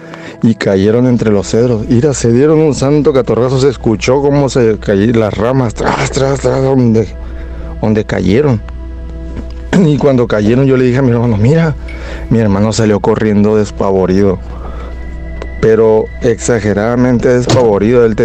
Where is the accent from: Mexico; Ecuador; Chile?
Mexico; Loreto, Baja California Sur; Y pues yo nací ahí, pero me crié en Loreto, Baja California Sur.